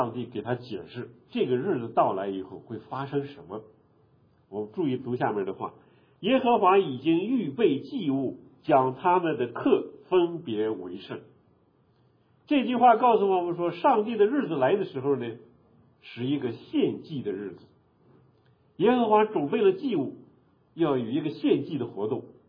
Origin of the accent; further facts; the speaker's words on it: China; 我们都是中国人，跳过门槛，当你读到这几个字的时候，在你们各自家乡的文化里边有没有这样的仪式？